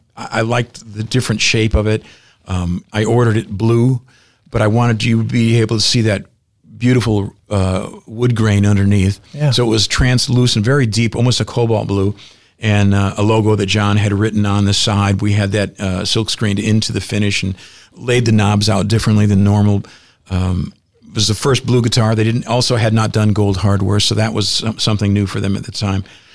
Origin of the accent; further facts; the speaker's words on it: Chicago, Illinois, United States; Growing up in the Chicagoland area, listening to Chicago radio from the time I was young, you were exposed to every different genre on the radio.